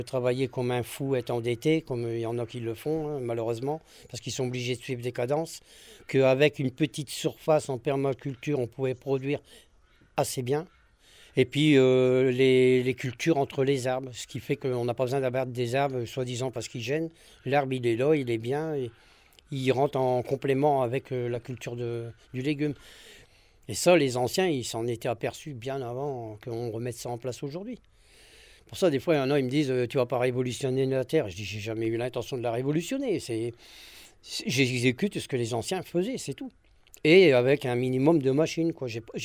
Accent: France; je me suis dit, je suis français, je suis fier de l'être

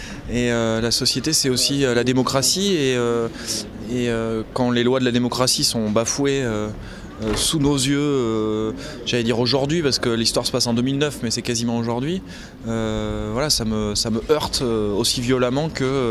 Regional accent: France; Moi je suis français donc ça me concerne

